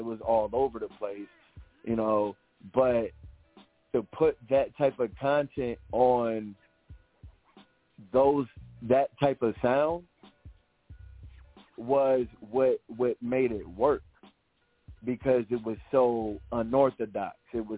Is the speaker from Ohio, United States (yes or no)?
no; Virginia, United States; you know, I'm from Virginia. We ain't shit to do but cook.